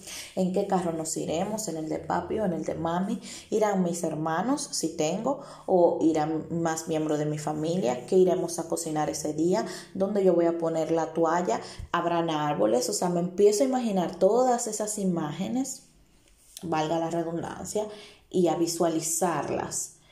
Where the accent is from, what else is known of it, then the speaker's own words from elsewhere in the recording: Puerto Plata, Dominican Republic; Santiago es un pueblo, un lugar de mi país que no tiene playas, pero está mi pueblo, que es Puerto Plata, que está muy cercano a Santiago y sí tiene playa.